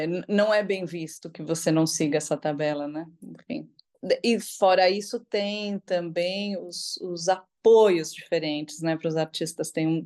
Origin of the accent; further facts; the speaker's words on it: São Paulo, Brazil; also born or lived in Buenos Aires, Argentina; now in Malmö, Sweden; eu sou artista e nasci em Buenos Aires, mas cresci em São Paulo, me formei em São Paulo, mas hoje moro na Suécia e trabalho na Dinamarca.